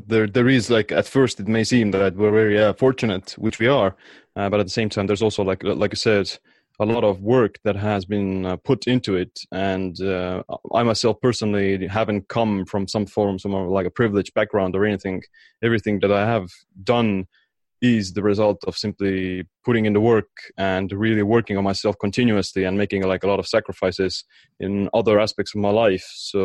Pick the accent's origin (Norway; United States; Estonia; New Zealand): Estonia; Well, like I said, I'm from Estonia